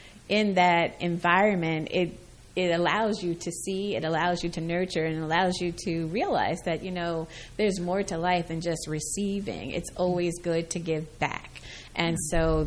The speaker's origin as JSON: {"language": "English", "region": "New York", "country": "United States", "tie": "born there", "said": "You know, I was born in New York, so she used to volunteer for the New York Foundling"}